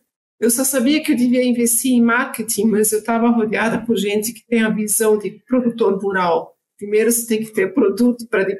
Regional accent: São Paulo, Brazil; E eu sou de São Paulo, nascida e crescida lá, estudei lá.

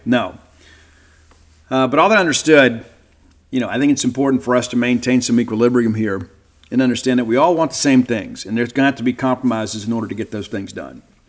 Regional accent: Mississippi, United States; But I always get it with ranch dressing because I'm from South Mississippi. And that's in the Ten Commandments of being from the 601 area code.

